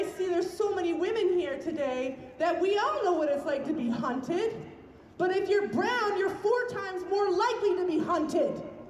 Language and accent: English; Ontario, Canada; I'm a settler from Ontario. I'm an Anishinaabe and Jewish Ashkenazi.